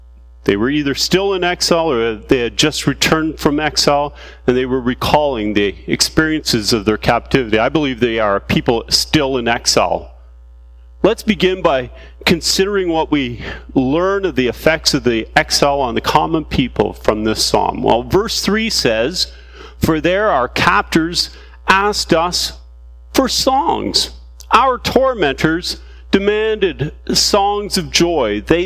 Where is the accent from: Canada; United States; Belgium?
Canada; London, Ontario; born there; moved away as an adult; I was born in London, Ontario, and I left that city when I was 18 years of age.